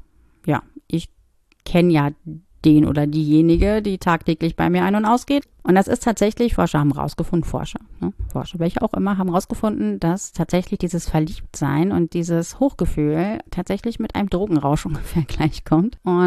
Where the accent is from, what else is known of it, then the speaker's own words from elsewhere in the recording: North Rhine-Westphalia, Germany; Ich komme ja aus dem Ruhrgebiet